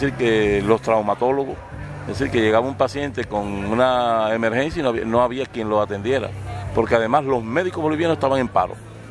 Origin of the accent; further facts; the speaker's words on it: Cuba; saben que por mucho que nos ocultemos, saben que somos cubanos